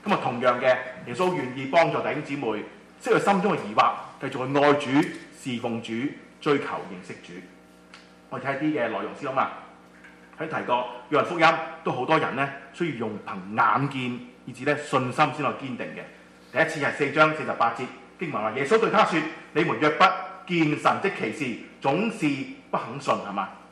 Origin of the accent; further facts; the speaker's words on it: China; 在我們中國人眼中呢，即是都挺大逆不道，是吧？